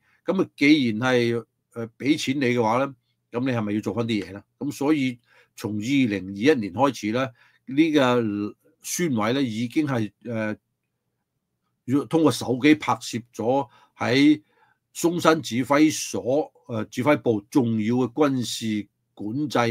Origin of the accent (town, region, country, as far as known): Hong Kong